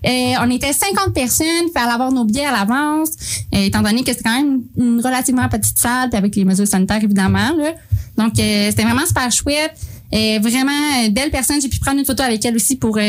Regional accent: Granby, Quebec, Canada; Qui se passait dans un studio de yoga à Granby, dans ma ville natale.

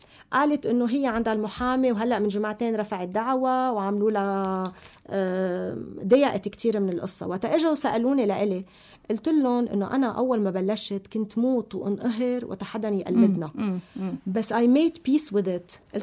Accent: Lebanon; أنا لبنانية

